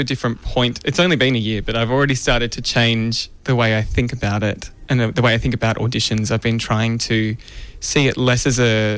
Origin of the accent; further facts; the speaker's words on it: Wollongong, New South Wales, Australia; No, I'm from Wollongong, south of Sydney.